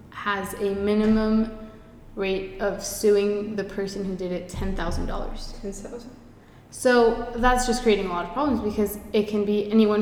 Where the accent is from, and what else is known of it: Houston, Texas, United States; born or raised there; also born or lived in Mexico